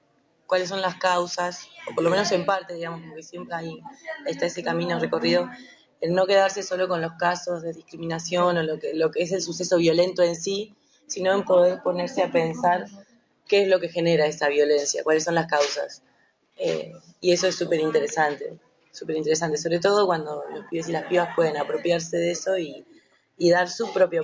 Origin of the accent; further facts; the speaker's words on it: Mar del Plata, Buenos Aires Province, Argentina; also born or lived in Salta; Crecí en Mar del Plata.